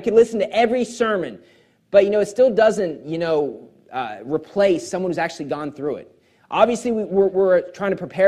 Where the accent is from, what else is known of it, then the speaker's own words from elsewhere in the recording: West Virginia, United States; But honestly, growing up in West Virginia, it happened a lot.